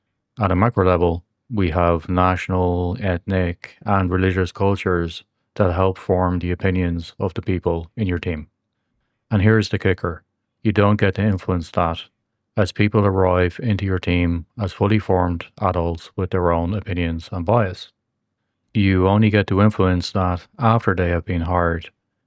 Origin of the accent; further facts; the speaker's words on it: Ireland; So, as an Irish person myself, I know I come from an open culture that likes to challenge authority.